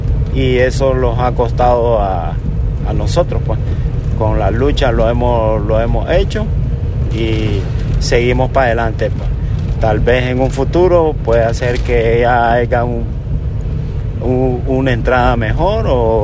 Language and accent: Spanish; Nicaragua; Soy nicaragüense, resido en la frontera de Peña Blanca y tengo 47 años.